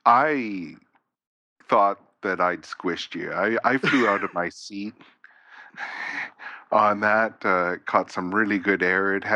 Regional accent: Canada; I get the whole maple flavoring to it, particularly being Canadian.

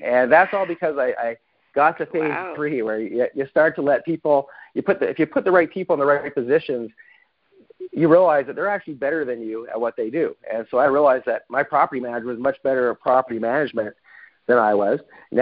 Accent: Calgary, Alberta, Canada; now in United States; I'm originally from Calgary, Canada, and I was only investing in Canada back at the beginning of my career.

